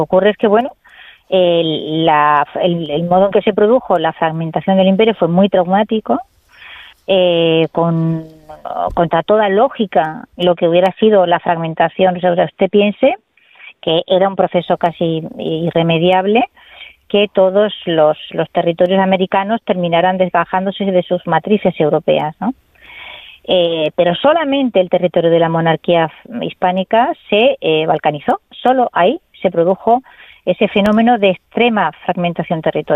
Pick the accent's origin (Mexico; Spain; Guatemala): Spain; Y usted y yo somos españoles del siglo XXI